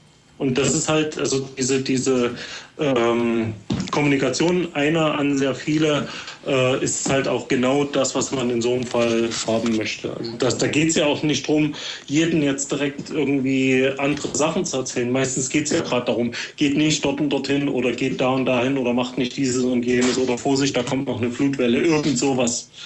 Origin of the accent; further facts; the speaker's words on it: Plauen, Saxony, Germany; also in Plauen, wo ich herkomme, da ist das immer Mittwoch 15 Uhr.